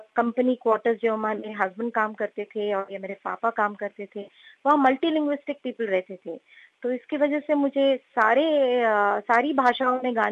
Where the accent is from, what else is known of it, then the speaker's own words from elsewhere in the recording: Jaipur, Rajasthan, India; also born or lived in Hyderabad / Mumbai / Nagpur; मैं वैसे जन्मी हूँ हैदराबाद में, बट राजस्थान जयपुर में मैं पली बड़ी हूँ। उसके बाद मैं बॉम्बे में रही हूँ